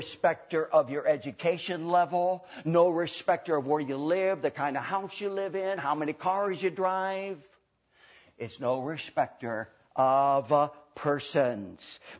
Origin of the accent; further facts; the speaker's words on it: Spokane, Washington, United States; My hometown, I was raised on Spokane, Washington.